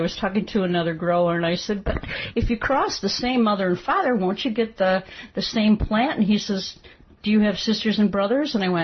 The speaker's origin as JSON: {"language": "English", "region": "Michigan", "country": "United States", "said": "I came from Michigan, so I was able to grow strawberries, and they came back."}